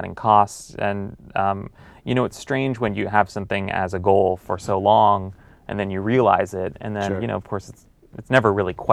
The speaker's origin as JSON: {"language": "English", "town": "Los Angeles", "region": "California", "country": "United States", "tie": "born or raised there", "said": "Well, I grew up reading the LA Times. I'm from Los Angeles, and you know, I flip right to the sports page and read Jim Murray's columns."}